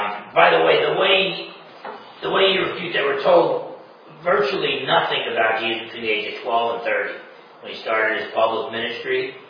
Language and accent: English; Newark, New Jersey, United States; I was born in Newark, I went to high school in Newark, N-E-W-A-R-K, some people say Newark, or whatever